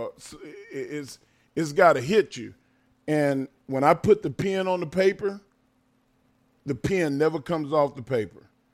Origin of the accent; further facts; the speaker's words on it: Silsbee, Texas, United States; Like, bro, you know I'm from Silsby, Texas. I love country.